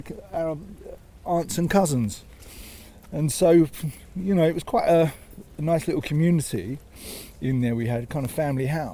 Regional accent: Islington, London, United Kingdom; Islington, yeah. Yeah, I grew up in Islington. My mum was a school dinner lady. My dad was a printer, but we had absolutely no money.

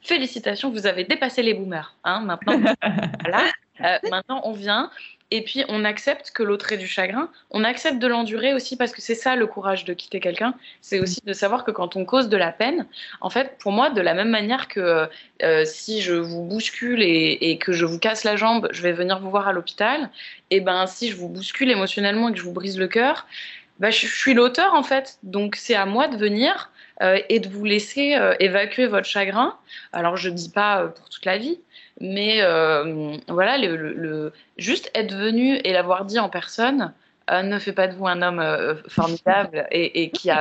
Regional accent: Paris, Île-de-France, France; Moi, j'ai grandi à Paris aussi, ouais.

